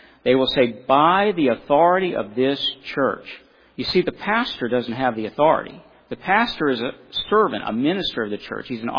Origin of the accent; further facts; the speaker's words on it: Scotland, United Kingdom; For instance, I'm from Scotland.